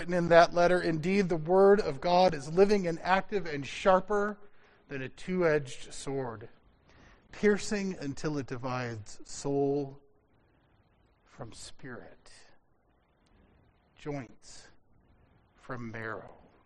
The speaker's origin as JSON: {"language": "English", "town": "Phoenix", "region": "Arizona", "country": "United States", "tie": "born or raised there", "said": "I grew up in Arizona, in Phoenix, in a pretty average sort of suburban home to a pretty average suburban family, attending an incredibly average suburban Lutheran church."}